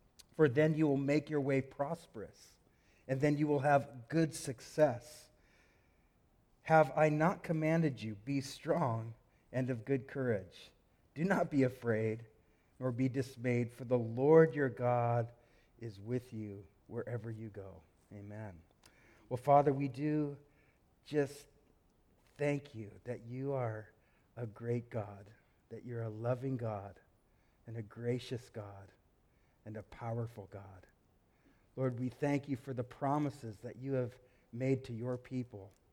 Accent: Colorado, United States; Now, I grew up in Colorado, the state in America. Colorado's like one of the mountain states.

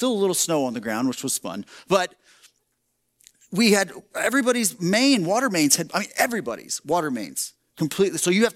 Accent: Texas, United States; now in Michigan, United States; Most of you know, I'm from Texas. And I'm not only from Texas, I'm from southeastern Texas. And one of the things that I worried the most about when I moved up to Michigan

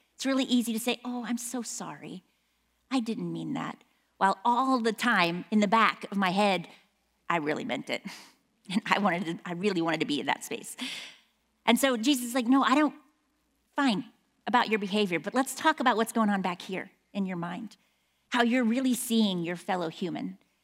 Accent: Midwest, United States; now in Phoenix, United States; Phoenicians don't know how to drive in the rain and I'm from the Midwest and I know better

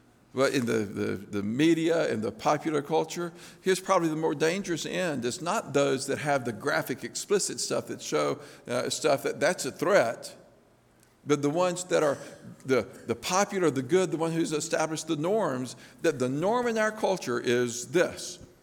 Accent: Lookout Mountain, United States; I grew up on Lookout Mountain, and Lookout Mountain has real bluffs around the edge of it.

